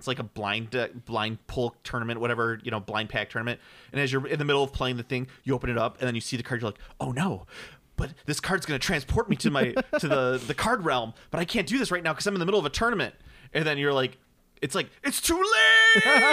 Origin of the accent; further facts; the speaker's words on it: Chicago, Illinois, United States; I'm from Chicago.